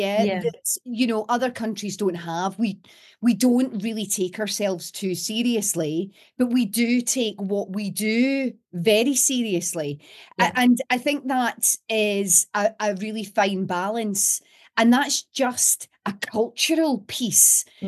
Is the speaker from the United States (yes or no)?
no; Wishaw, Scotland, United Kingdom; also born or lived in Glasgow; being Scottish and being originally from Glasgow and then moving out to a little town called Wishaw, or Wishy if you're local.